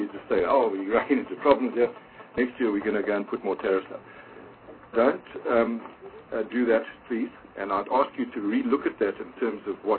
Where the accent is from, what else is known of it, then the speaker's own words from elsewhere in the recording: East London, Eastern Cape, South Africa; And I'm very grateful that you've opened up an office in East London, in my hometown, because every port should have somebody like you to be able to relate to.